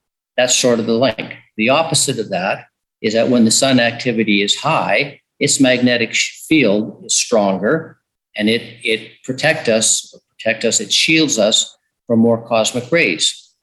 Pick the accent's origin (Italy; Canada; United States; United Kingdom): Canada; As a Canadian, those paintings are a little bit disturbing because it shows them playing hockey, and that's our game.